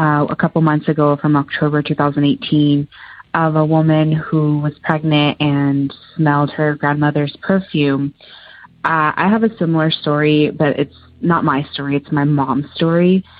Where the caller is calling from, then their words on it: Arizona, United States; I'm calling from Arizona.